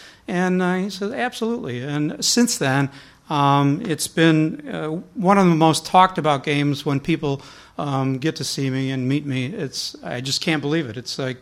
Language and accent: English; Chicago, Illinois, United States; So I'm from Chicago, right? So that's the pair I know